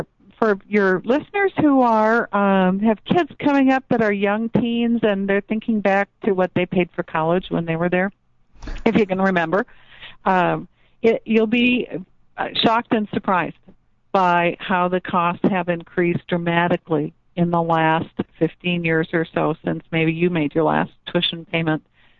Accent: Minnesota, United States; I grew up in Minnesota, and the University of Minnesota was probably funded about 80-85% from the taxpayers.

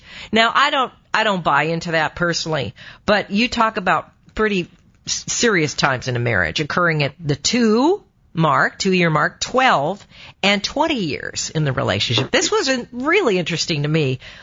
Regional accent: New York, United States; now in Los Angeles, United States; Right, and it's really sad living out here in Los Angeles sometimes because, you know, as a New Yorker, you know they're doing it a lot of times for publicity.

